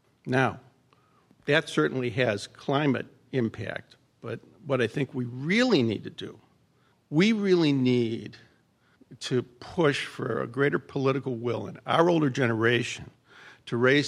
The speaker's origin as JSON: {"language": "English", "region": "Georgia", "country": "United States", "said": "I'm a visitor from Georgia."}